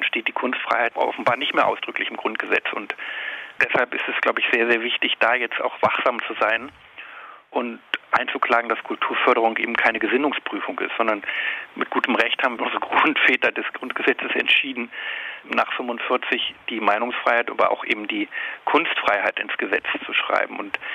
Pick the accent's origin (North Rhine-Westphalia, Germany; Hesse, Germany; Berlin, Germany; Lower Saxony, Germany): Lower Saxony, Germany; Worpswede; Also ich komme ja aus der Nähe, ich bin ja gebürtiger Wopfweder